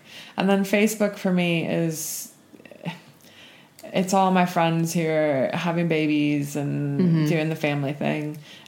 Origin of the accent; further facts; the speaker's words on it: the South, United States; And I'm Southern.